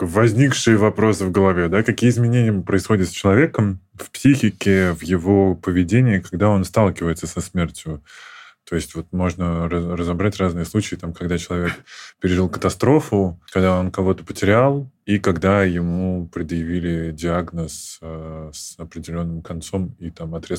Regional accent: Moscow Oblast, Russia; Я из Подмосковья

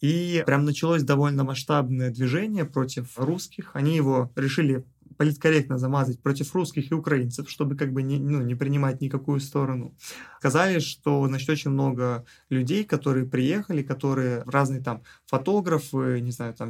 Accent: Russia; люди узнавали, что я из России

